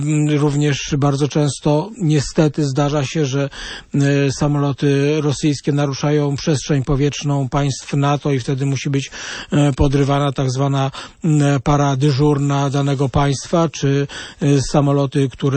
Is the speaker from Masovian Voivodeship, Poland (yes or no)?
yes; Radom, Masovian Voivodeship, Poland; w Radomiu, skąd pochodzę